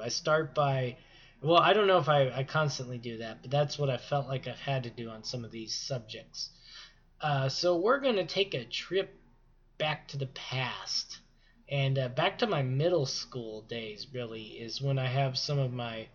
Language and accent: English; United States; I also should preface this by saying I am an American